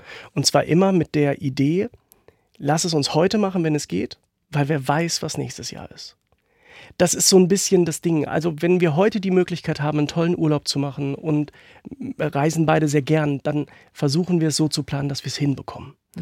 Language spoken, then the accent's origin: German; North Rhine-Westphalia, Germany; in Nordrhein-Westfalen, wo ich groß geworden bin